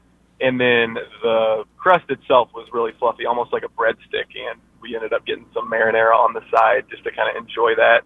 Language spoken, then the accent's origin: English; Liberty, United States; I grew up in Liberty.